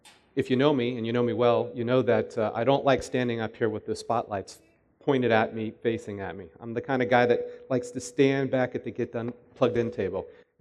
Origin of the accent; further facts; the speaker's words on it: Woodbridge, Virginia, United States; And I grew up in Woodbridge, old Woodbridge.